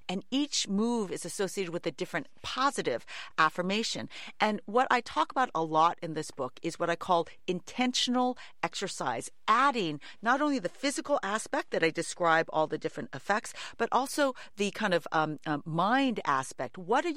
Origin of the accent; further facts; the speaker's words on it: San Francisco, California, United States; My hometown is San Francisco. You know, I grew up in California playing a lot of tennis.